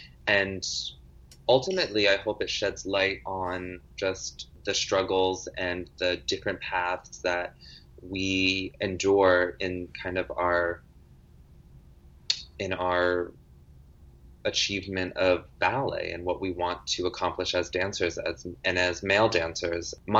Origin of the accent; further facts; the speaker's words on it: New Hampshire, United States; growing up in New Hampshire, I was really the only African American around in my grade, in my school, and especially in the dance studios.